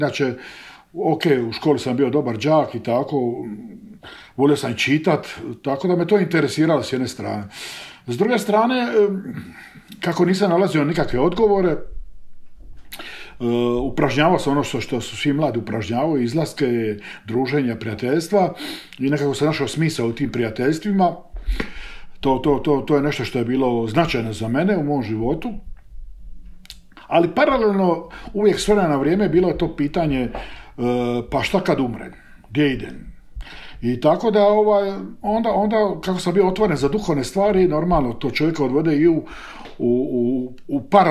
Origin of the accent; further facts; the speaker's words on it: Split, Split-Dalmatia County, Croatia; now in Korčula, Croatia; ja sam inače iz Splita, tamo sam rođen i živio skoro 50 godina, a sad sam tu pastor Evanđelske crkve na Korčuli.